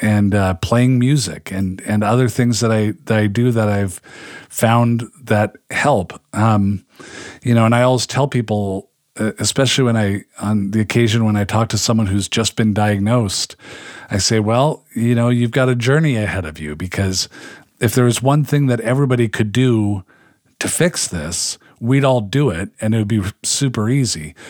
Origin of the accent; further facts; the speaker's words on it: Pacific Northwest, United States; I'm from the Pacific Northwest. Maybe there's like a memories of childhood cultural thing going on.